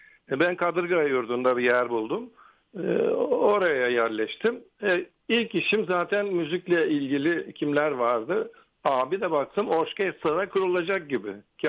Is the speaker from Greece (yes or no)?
yes; Eastern Macedonia and Thrace, Greece; Eviç ben dedim Batı Trakyalıyım. Eviç makamı bizim bölgenin makamıdır.